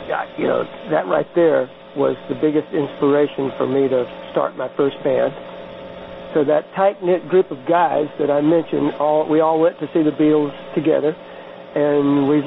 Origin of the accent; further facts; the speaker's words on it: Georgia, United States; You know, I was born and reared in South Georgia and grew up in the 50s and 60s. And, you know, a very small town, a town of about 8,000 people.